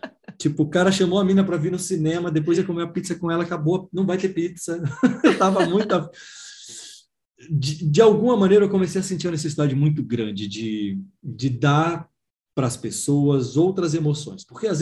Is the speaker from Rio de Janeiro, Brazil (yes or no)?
no; Bahia, Brazil; now in Curitiba, Brazil; Eu sou baiano, mas moro em Curitiba